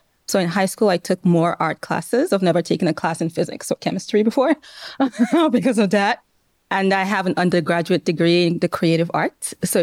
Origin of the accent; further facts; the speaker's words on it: Edo, Nigeria; English is a second language; Yes, I grew up in Nigeria. I am from a small state known as Edo State.